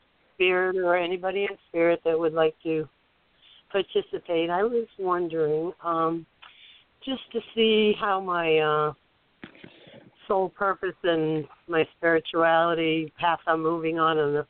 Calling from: Florida, United States

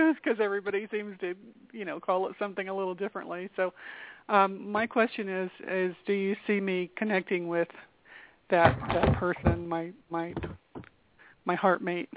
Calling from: Colorado, United States; I'm calling from Colorado.

